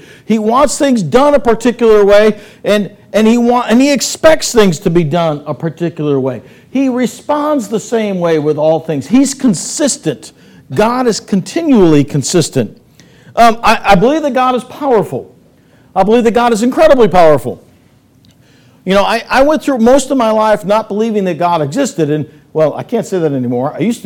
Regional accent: East Coast, United States; But I am from the East Coast, and my mom opens one present tonight.

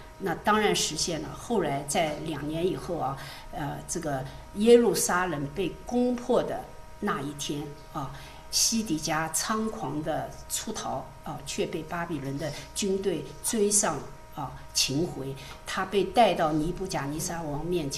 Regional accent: China; 常常在我们中国人就称为是汉奸或者卖国贼啊。

